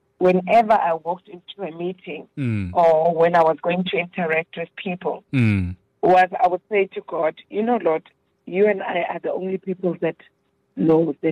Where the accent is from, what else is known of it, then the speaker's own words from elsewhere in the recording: Soweto, Gauteng, South Africa; also born or lived in Johannesburg; So I was born in Joburg.